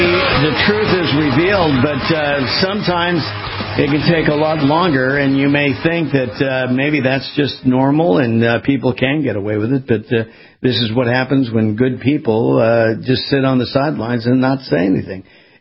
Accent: California, United States; I grew up in Southern California and worked in Los Angeles radio

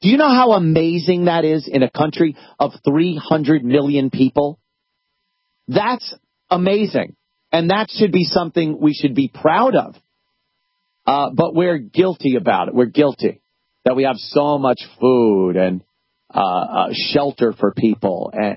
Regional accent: United States; We just feel negative these days about being American.

